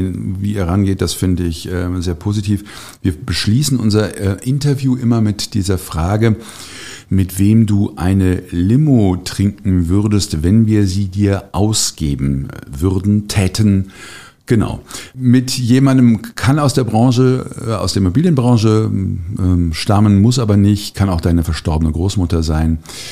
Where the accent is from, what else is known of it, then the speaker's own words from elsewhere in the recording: Cologne, North Rhine-Westphalia, Germany; now in Freiburg, Germany; meine Heimatstadt ist Köln. Das ist nicht Freiburg, auch wenn ich da jetzt gerade sitze.